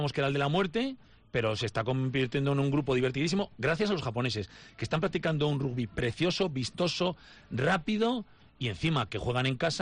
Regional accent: Spain; los españoles, que nos dejamos

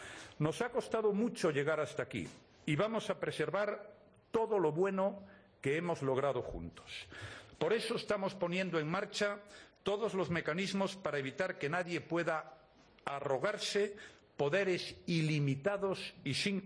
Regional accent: Spain; asumo mi obligación como gobernante y mi convicción como demócrata y como español.

